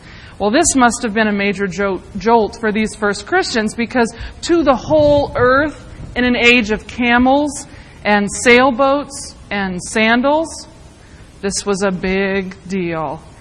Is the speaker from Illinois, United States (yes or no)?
no; Madison, Tennessee, United States; I was born and raised in Madison, Tennessee, which is just north of Nashville.